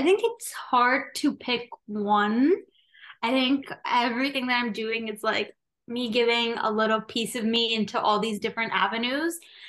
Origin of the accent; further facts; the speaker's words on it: Brampton, Ontario, Canada; I'm South Asian, specifically North Indian. And I don't know, I was born and raised here in Toronto, like in a suburb called Brampton, just outside of Toronto. And so of course I didn't grow up in India itself